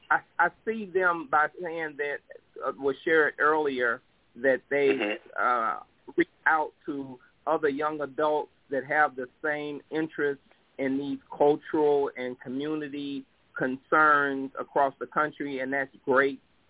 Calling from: East St. Louis, Illinois, United States; I'm calling from East St. Louis, Illinois, across the river from you in our community setting of St. Louis, Missouri.

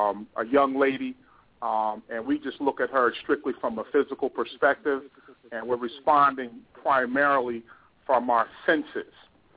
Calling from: Somerset, New Jersey, United States

